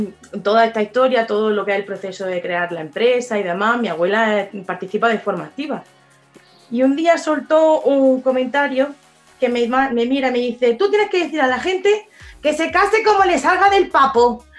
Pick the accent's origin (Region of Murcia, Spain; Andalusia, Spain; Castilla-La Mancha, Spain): Andalusia, Spain; Almería; yo soy almeriense de pura cepa, ¿vale?